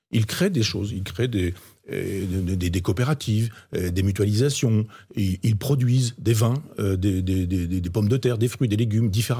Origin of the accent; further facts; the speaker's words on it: Chambois, Normandy, France; dans mon village natal, à Chambois, dans l'Orne